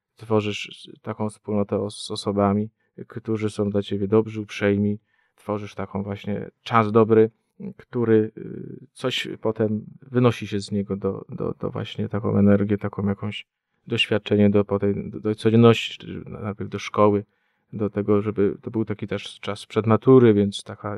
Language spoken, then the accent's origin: Polish; Łódź Voivodeship, Poland; Znaczy ja pochodzę z ziemi wieruszowskiej.